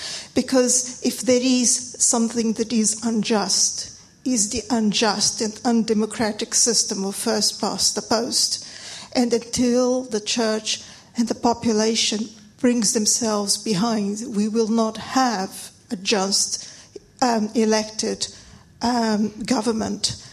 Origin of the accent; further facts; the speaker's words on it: Hitchin, East of England, United Kingdom; I come from Hitchin, North Hertfordshire.